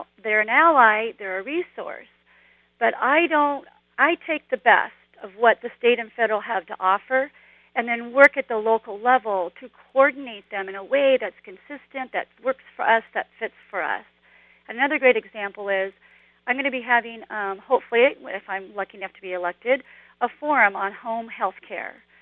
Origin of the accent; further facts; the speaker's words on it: California, United States; Well, I came from Southern California in 79 to go to HSU and put myself through school on my own dime.